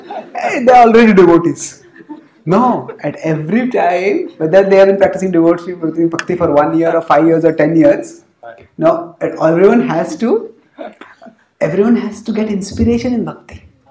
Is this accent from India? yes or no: yes; India; born there; Why is India great? Because I was born in India.